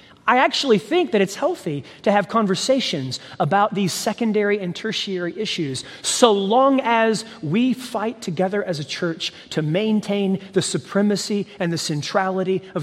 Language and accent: English; Texas, United States; I'm Texan, right? Maybe I'm Tennessean now.